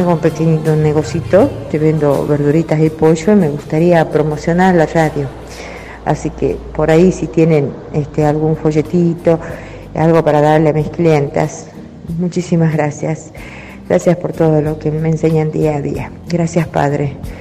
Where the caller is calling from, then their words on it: Rosario de la Frontera, Salta, Argentina; de Rosario de la Frontera. Estoy a 30 kilómetros de Metán.